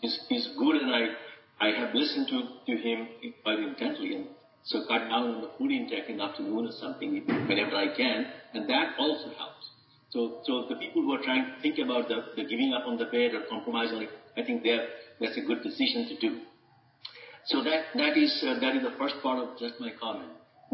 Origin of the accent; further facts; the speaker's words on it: Silver Spring, Maryland, United States; from Silver Spring, Maryland, USA.